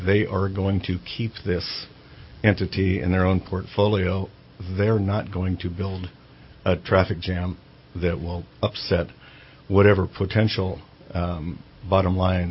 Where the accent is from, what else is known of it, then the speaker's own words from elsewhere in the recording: California, United States; Okay. I grew up in Shasta County. My family moved here in 1954. Graduated from Shasta High School and Shasta College.